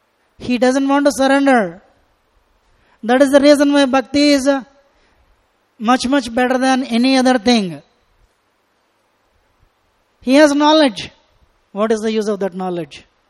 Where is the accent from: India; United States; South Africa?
India; South India; English is a second language; I'm from South India, where this is very prominent, this mentality.